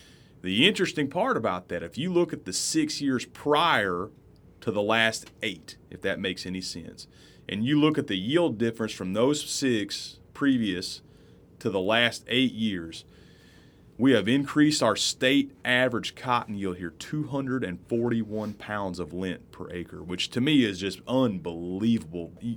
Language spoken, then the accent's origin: English; Illinois, United States; I know when I was a younger man growing up in Illinois, I remember many days riding a four-wheeler, sticking a soil probe in the ground.